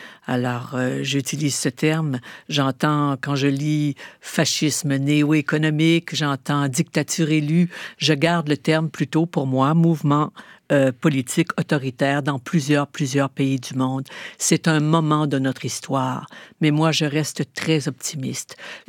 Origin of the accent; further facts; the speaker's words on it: Canada; Vous nous voyez autant chez nous au Canada que chez vous en France